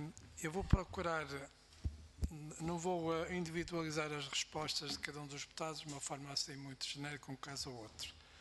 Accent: Norte, Portugal; porque eu digo aquilo que sinto, porque eu sou do Norte.

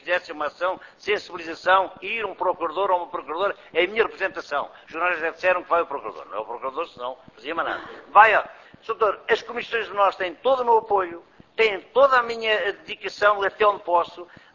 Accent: Guarda, Portugal; na minha terra, na Guarda

